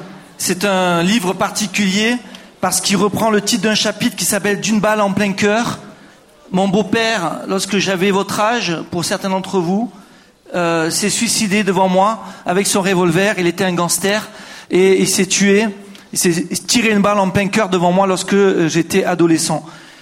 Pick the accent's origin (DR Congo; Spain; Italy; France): France; also born or lived in Nîmes; 1966, j'ai 43 ans, dans le sud de la France, à Nîmes. J'ai même vécu toute mon enfance en Camargue, dans un lieu que vous connaissez peut-être, là où il y a des taureaux, des chevaux. Et voilà que je suis né dans une famille de 5 enfants.